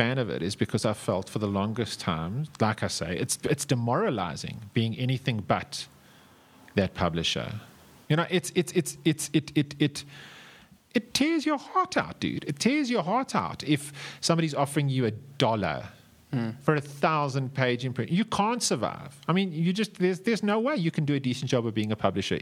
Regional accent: South Africa; And bearing in mind, when we talk cents, we're talking South African cents. And the other interesting thing is South Africa is an anomaly when it comes to this. Our CPMs are exponentially higher in South Africa than what they are anywhere else in the world.

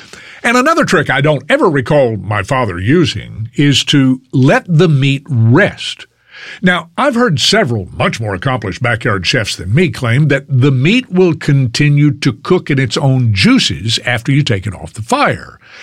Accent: Fort Worth, Texas, United States; I grew up in Fort Worth. My mom and dad loved to eat there.

